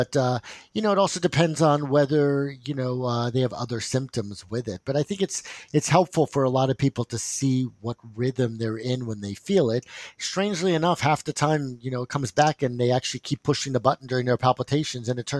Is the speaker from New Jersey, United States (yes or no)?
yes; New Jersey, United States; Hey, I'm from New Jersey.